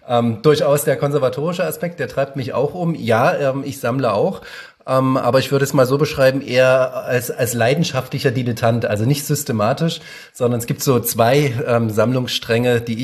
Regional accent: Dessau, Saxony-Anhalt, Germany; Also meine alte Heimat, das Dessau-Wörlitzer Gartenreich

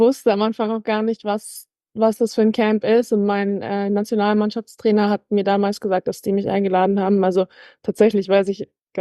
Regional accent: Munich, Bavaria, Germany; also born or lived in Los Angeles; Ich komme aus München ursprünglich. Bin jetzt 22 Jahre alt und war für 4 Jahre in LA am College

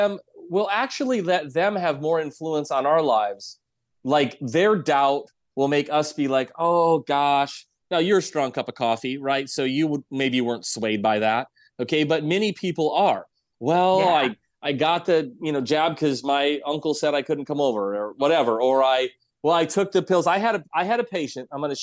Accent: South Dakota, United States; When I went back and practiced my first practice in South Dakota, it was in my hometown.

